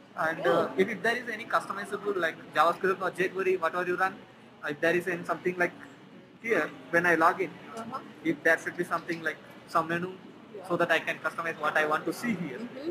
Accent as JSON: {"language": "English", "town": "Bangalore", "region": "Karnataka", "country": "India", "said": "I'm from India."}